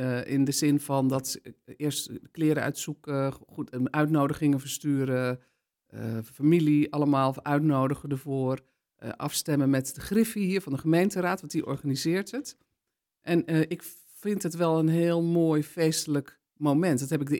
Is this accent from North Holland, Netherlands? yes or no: no; Lelystad, Flevoland, Netherlands; also born or lived in Hengelo; in Lelystad is een hele bijzondere plek om op te groeien. Dat is een nieuwe gemeente. Dat was ook toen een nieuwe gemeente. Wij waren zeg maar iets van een van de eerste 2000 inwoners die daar kwamen te wonen.